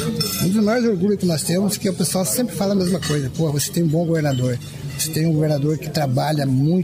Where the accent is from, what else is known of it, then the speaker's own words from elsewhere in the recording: Paraná, Brazil; eu, como paranaense, eu fico muito feliz e muito orgulhoso